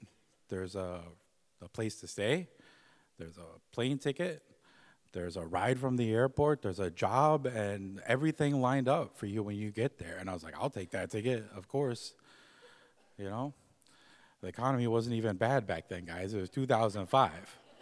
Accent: United States; now in Alaska, United States; I'm not born and bred in Alaska. I actually immigrated here in 2005 from America.

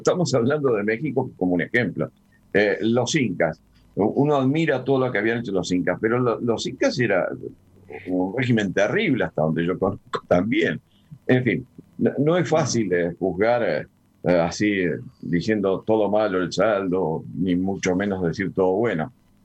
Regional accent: Uruguay; En realidad, no es fácil hablar desde Uruguay de valorizaciones de la colonización

